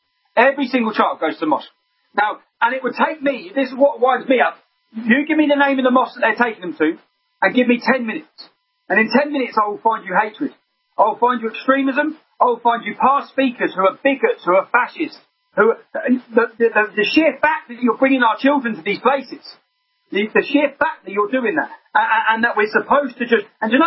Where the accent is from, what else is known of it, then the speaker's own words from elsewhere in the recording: England, United Kingdom; And they had a group in my hometown called Al-Mujahideen, Omar Bakri, Abu Hamza. Their base was in my town. And they were promoting, and I was so gobsmacked. As a 21-year-old young English lad